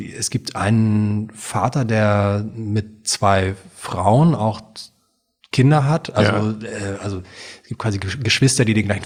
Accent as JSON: {"language": "German", "region": "Hamburg", "country": "Germany", "tie": "born or raised there", "said": "Ich bin in einer Kommune aufgewachsen in Hamburg, in so einer Art Hippie-Wohnprojekt."}